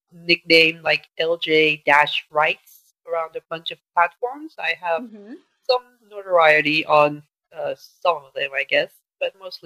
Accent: South Korea; I'm a mom to a 2.5-year-old little boy, and I'm from Korea.

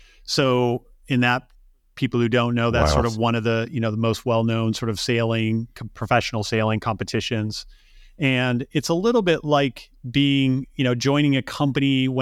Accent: Illinois, United States; I grew up outside Chicago, living on Lake Michigan, and I grew up as a sailboat racer.

